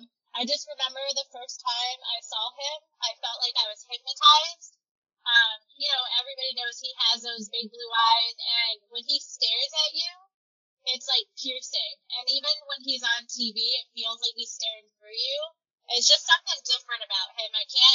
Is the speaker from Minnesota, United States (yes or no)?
no; New York, United States; I was born and raised in New York, and I first became a fan